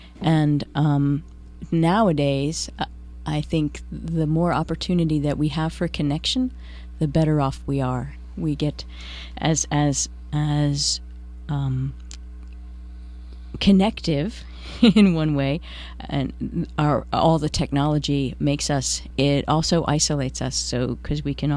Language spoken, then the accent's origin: English; New York, United States; I am not a native. I am a Flatlander from New York